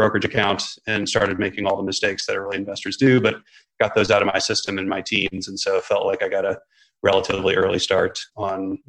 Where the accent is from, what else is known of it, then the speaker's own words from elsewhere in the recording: Omaha, Nebraska, United States; So I'm from Omaha, Nebraska, which doesn't really matter much to the story